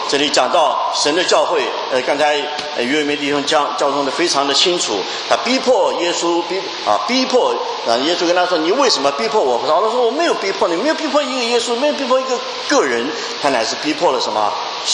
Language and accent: Chinese; China; 就古时候我们中国人那个皇帝要判死刑的时候，拿一个什么朱红的那个笔